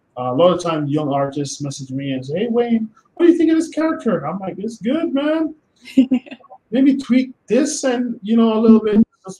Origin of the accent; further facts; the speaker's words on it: Clarendon, Jamaica; My whole life story, growing up in Clarendon, is a big part of me.